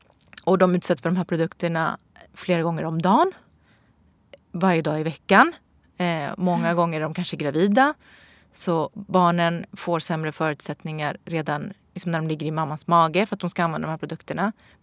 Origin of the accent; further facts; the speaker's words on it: Italy; Som italienare tänker vi alltid på vad vi äter.